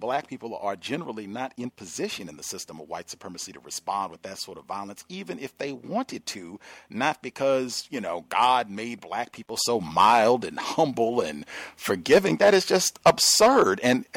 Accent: Virginia, United States; In my home state of Virginia, before there was a United States

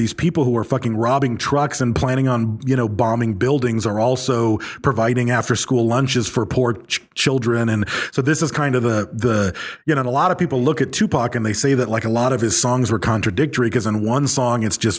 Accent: Michigan, United States; born there; moved away; I mean, I was born in Michigan and I came in 89.

